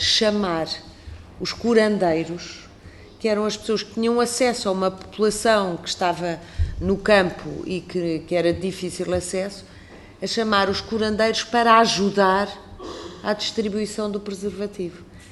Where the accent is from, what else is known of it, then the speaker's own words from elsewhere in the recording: Mozambique; born there; que pude visitar Moçambique, por acaso é a terra onde eu nasci